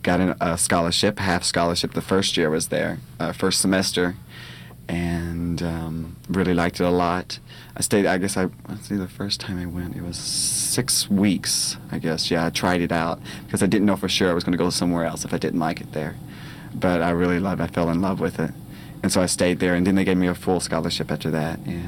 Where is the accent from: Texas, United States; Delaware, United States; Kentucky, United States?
Kentucky, United States; accent: Southern; I'm originally from Kentucky. Grew up in the western part of Kentucky, right at the base of Indiana and Illinois.